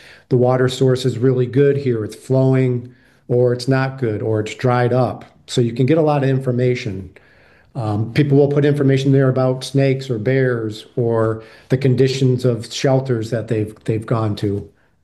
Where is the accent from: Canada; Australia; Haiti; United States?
United States; New England; And I, you know, I'm from New England. I'm used to seeing bears.